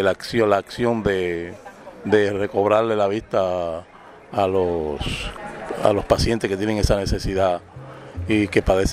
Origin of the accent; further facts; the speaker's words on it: Cuba; saben que por mucho que nos ocultemos, saben que somos cubanos